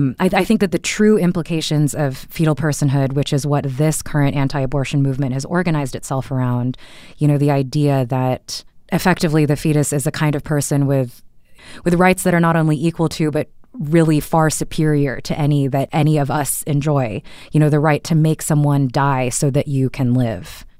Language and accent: English; Houston, Texas, United States; I grew up in Texas, in Houston, actually, where the clinic that Stefania just visited is located.